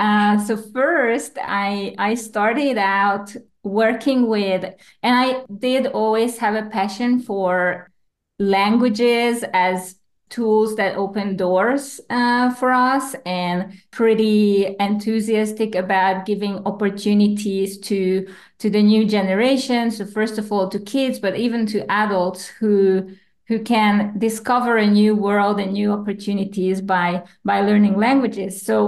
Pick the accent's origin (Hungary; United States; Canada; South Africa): Hungary; now in Spain; I'm originally from Hungary, but I've been living for the last 10 years in Spain.